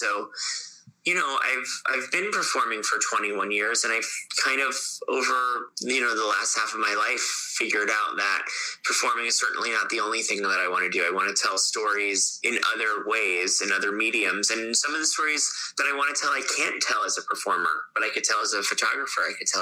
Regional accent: Fort Lauderdale, Florida, United States; I grew up in Fort Lauderdale in Florida.

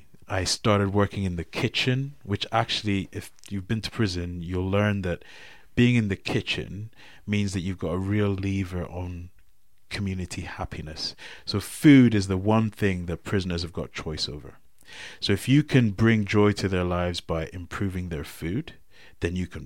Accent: United Kingdom; because of the fact that I'm British in everything, bar having a passport

